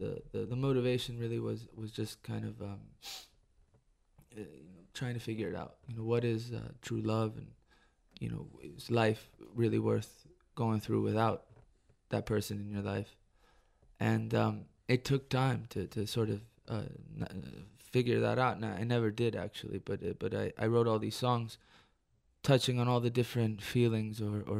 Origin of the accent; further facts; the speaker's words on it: Detroit, Michigan, United States; you mentioned my parents are from Argentina, but I was born in Detroit, and I think in English. I grew up here. But then again, I feel very Argentine as well.